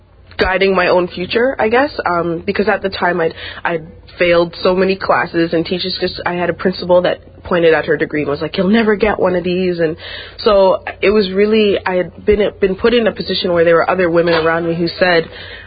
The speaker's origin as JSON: {"language": "English", "town": "Toronto", "region": "Ontario", "country": "Canada", "tie": "born or raised there", "also_born_or_lived": "Mississauga", "said": "I went to school in Mississauga, and then I went to school in the east end of Toronto. Then I dropped out. So where I went to school is usually where I grew up, but now I live in Parkdale."}